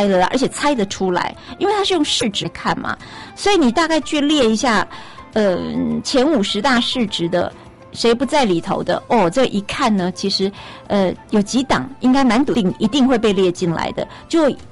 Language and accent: Chinese; Taiwan; 我们台湾人